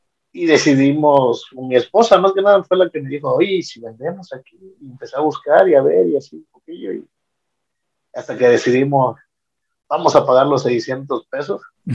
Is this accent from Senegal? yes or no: no; Veracruz, Mexico; Tengo 36 años, soy originario de Veracruz.